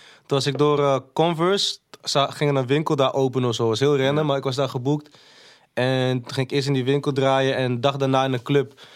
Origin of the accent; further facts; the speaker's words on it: Amsterdam, North Holland, Netherlands; also born or lived in Maastricht; Ik ben in Maastricht geboren, maar op mijn tweede ben ik naar Amsterdam verhuisd. Dus ik ben wel gewoon opgegroeid in Amsterdam.